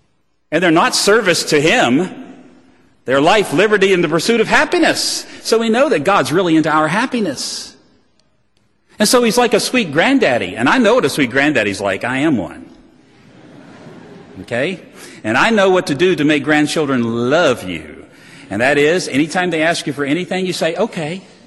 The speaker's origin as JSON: {"language": "English", "region": "Virginia", "country": "United States", "said": "I can outdo that. I come from Virginia. I know the attitude that Americans have toward kings."}